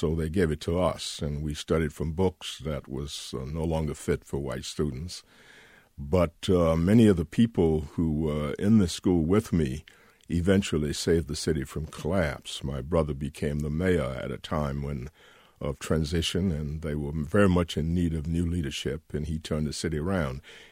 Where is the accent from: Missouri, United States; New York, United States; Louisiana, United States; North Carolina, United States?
Louisiana, United States; born there; But I was born in Louisiana, and I don't know that makes me an outside in Alabama.